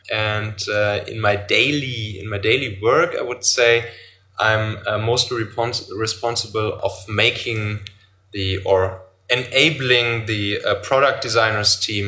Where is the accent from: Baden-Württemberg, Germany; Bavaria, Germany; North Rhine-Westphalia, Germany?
North Rhine-Westphalia, Germany